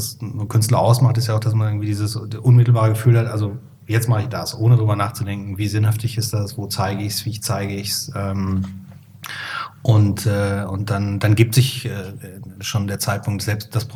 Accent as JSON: {"language": "German", "town": "Cologne", "region": "North Rhine-Westphalia", "country": "Germany", "said": "ich persönlich bin nicht katholisch aufgewachsen, aber ich komme ja aus dem Hellige Kölle, da ist ja jeder katholisch"}